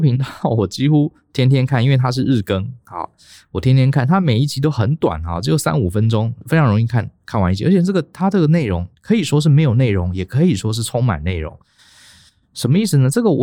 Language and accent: Chinese; Taiwan; 他会站在我们台湾人立场